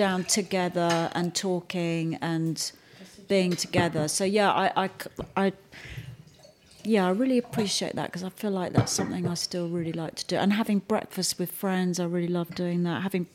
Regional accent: England, United Kingdom; apples and cream actually do make me think about growing up in England.

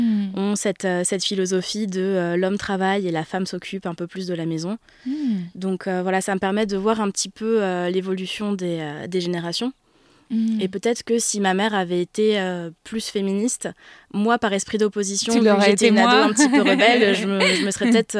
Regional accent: Auvergne-Rhône-Alpes, France; J'ai grandi dans le sud de la France. Enfin, tout le monde n'est pas d'accord sur le sud. J'ai grandi en région lyonnaise.

